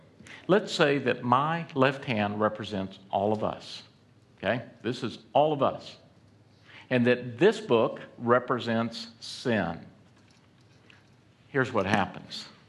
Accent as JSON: {"language": "English", "town": "Atlanta", "region": "Georgia", "country": "United States", "tie": "born there", "said": "Look, I was born in Atlanta, Georgia."}